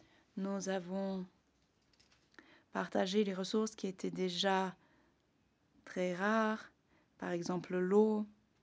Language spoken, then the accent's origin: French; Jordan; étant donné que je viens de la Jordanie, le pays qui accueille le plus grand nombre de réfugiés de par le monde